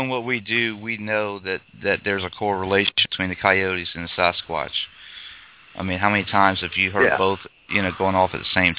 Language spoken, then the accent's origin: English; Morgan City, Louisiana, United States; I'm from Morgan City. I used to drive carry-all for offshore company back and forth all over down there.